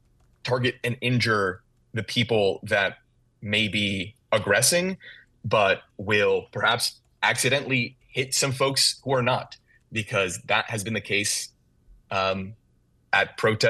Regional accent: Florida, United States; I mean, I'm originally from Florida, so very concerning.

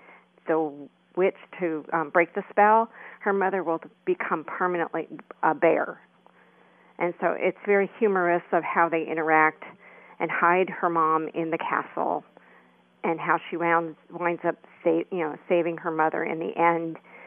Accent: Rocky Mount, North Carolina, United States; I'm from Rocky Mount, North Carolina.

